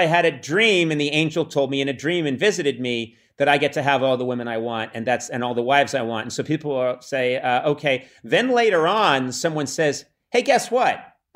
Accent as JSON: {"language": "English", "town": "Boston", "region": "Massachusetts", "country": "United States", "said": "I'm from Boston"}